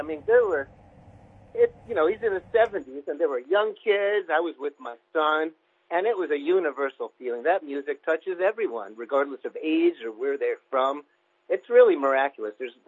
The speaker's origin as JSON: {"language": "English", "country": "United States", "tie": "born or raised there", "said": "You know, growing up in America, we were just we were in love with Britain."}